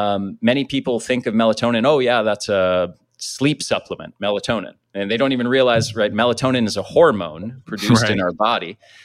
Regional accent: United States; I grew up in the States. I was seeing pharmaceutical ads on TV from the time I was a little kid

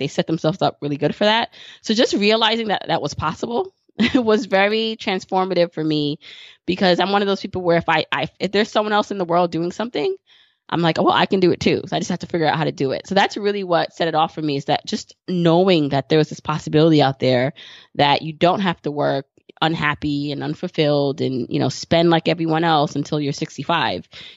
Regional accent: Brooklyn, New York, United States; So I live in New York City, and I grew up in Brooklyn, and I do come from humble beginnings.

